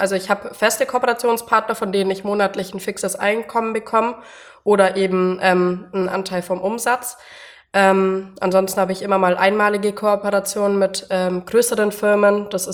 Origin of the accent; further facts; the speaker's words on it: Bavaria, Germany; Ich komme aus dem Allgäu und bin 24 Jahre alt